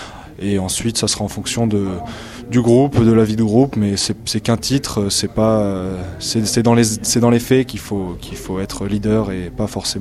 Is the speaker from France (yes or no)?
yes; Clermont-Ferrand, Auvergne-Rhône-Alpes, France; also born or lived in Rouen / Chalon; je viens de Rouen. J'ai passé 2 ans à Rouen en Pro A et je suis originaire de Clermont-Ferrand et j'ai joué pendant 5 ans à Chalon avant.